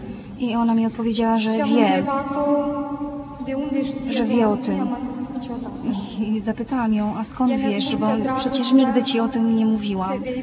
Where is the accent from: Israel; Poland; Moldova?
Moldova; z Mołdawii.